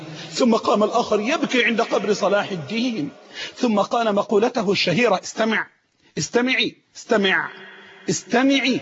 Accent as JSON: {"language": "Arabic", "country": "Egypt", "said": "رجعت زي ما قلوا عندنا في مصر ريمة لعادتها القديمة"}